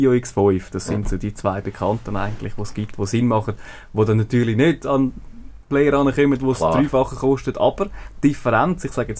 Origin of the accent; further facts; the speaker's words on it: Switzerland; Dass man eigentlich da als Europäer oder als Schweizer vielleicht einem speziell, weil unser Recht ja schon ein bisschen lockerer ist als in anderen Ländern